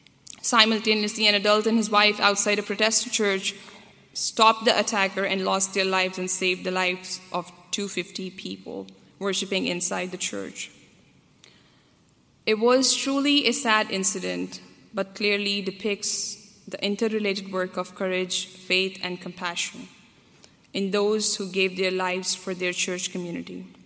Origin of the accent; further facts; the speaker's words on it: Pakistan; I grew up in Pakistan, and the era from 2007 to 2017 was a violent period in Pakistan.